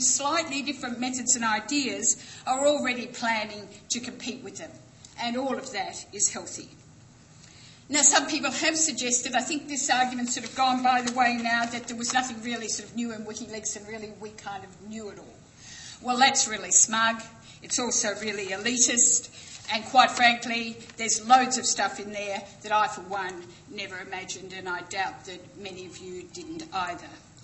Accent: Australia; that's what we need, you know, as an Australian community to engage with. Now, as one citizen who was really quite concerned with what was happening over there in Sri Lanka, who was appalled by the way our Australian media relied almost entirely

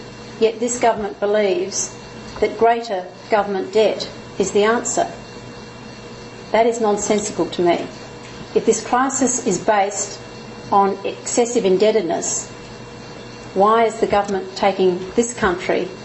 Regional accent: Western Australia, Australia; I come from Western Australia

